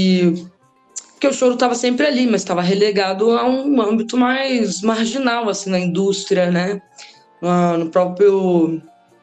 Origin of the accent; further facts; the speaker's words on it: Rio de Janeiro, Brazil; Eu sou do Rio, então eu estudei na escola Portátil.